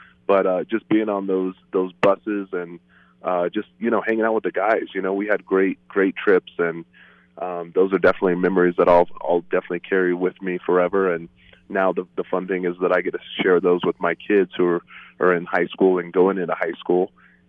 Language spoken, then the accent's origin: English; Fruita, Colorado, United States; I was able to transfer over there, you know, after growing up in Fruita.